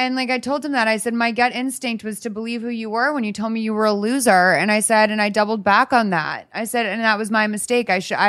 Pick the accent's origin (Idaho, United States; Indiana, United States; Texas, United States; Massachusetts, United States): Massachusetts, United States; Boston; I'm from Boston. It's a huge colloquial saying where I'm from. I know it's not unique to Boston by any means, but it's kind of like, it's just a word you grew up saying